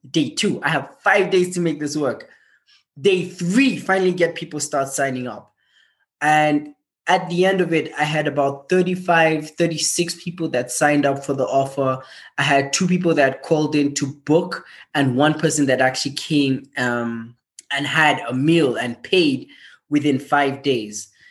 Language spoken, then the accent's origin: English; Paterson, New Jersey, United States; born there; So first of all, I was born in Paterson, New Jersey. I don't tell many people that. I'm a UN child.